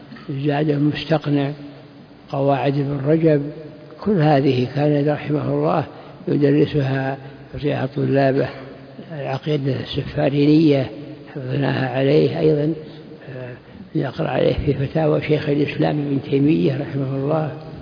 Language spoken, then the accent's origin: Arabic; Unaizah, Al-Qassim, Saudi Arabia; born there; أنا من مواليد عنيزة في القصيم